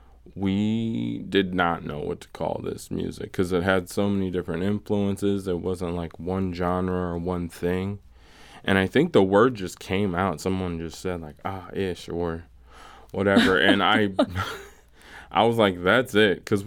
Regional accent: Collinsville, Illinois, United States; now in St. Louis, United States; I grew up in Collinsville, kind of a smaller town, and it's cool.

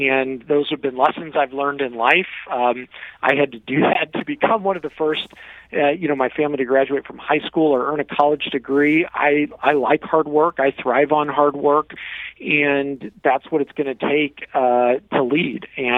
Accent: Granite City, Illinois, United States; I grew up in Granite City, Illinois, in the Metro East, really having strong relationships with the Metro East.

